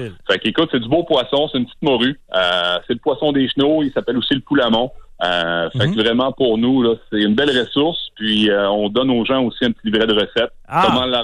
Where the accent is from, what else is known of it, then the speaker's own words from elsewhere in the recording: Sainte-Anne-de-la-Pérade, Quebec, Canada; Je suis natif de Saint-Anne-de-la-Pérade, puis j'ai une pourvoirie aussi là, sur la rivière.